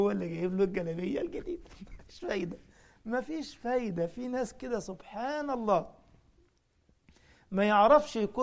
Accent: Egypt; المسجد عندنا في مصر وانا كنت امام المسجد

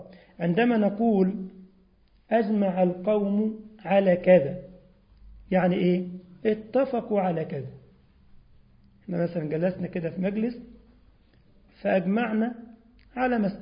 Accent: Egypt; ان طبعا عندنا في مصر حاجه اسمها سروال

